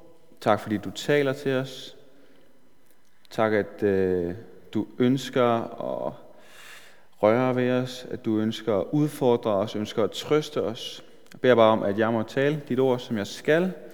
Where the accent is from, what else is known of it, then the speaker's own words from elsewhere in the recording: Jernlund, Central Denmark Region, Denmark; da jeg boede hjemme, jeg er fra Jernlund ude på Vestjylland, og da jeg boede hjemme